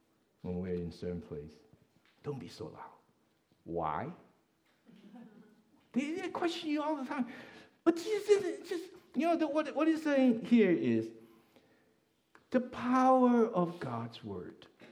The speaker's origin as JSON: {"language": "English", "country": "Hong Kong", "tie": "born or raised there", "said": "I grew up in Hong Kong. So typhoon number 10 means, woo, no school."}